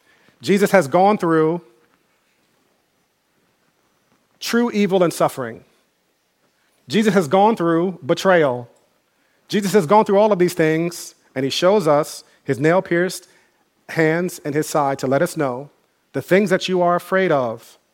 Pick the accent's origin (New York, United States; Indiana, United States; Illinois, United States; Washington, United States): New York, United States; New Rochelle; You know, I grew up in New Rochelle, and growing up, we always had beef with people from Mount Vernon.